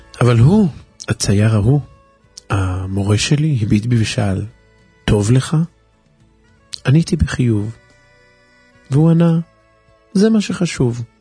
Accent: Tel Aviv, Tel Aviv District, Israel; born there; הוא מתגורר עד היום בעיר הולדתי תל אביב.

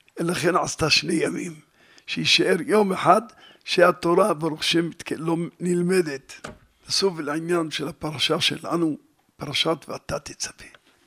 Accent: Jerusalem, Jerusalem District, Israel; אנחנו בני ירושלים בלבד

